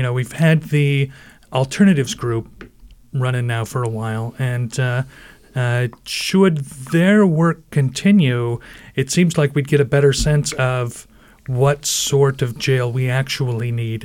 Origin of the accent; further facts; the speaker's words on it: Washington, United States; And, well, we've got this old jail because I'm from Snohomish County where we did that.